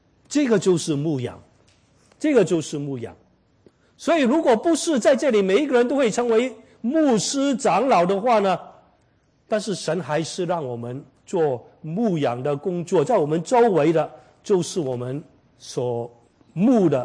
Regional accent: China; 那诸葛亮也是我们中国人当中，我们说是最聪明的一个人

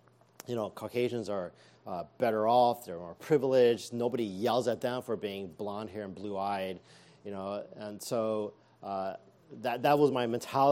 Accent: St. Louis, Missouri, United States; now in San Francisco, United States; So when I was growing up in St. Louis, walking into a store and I'd see another Asian, we'd make eye contact, right?

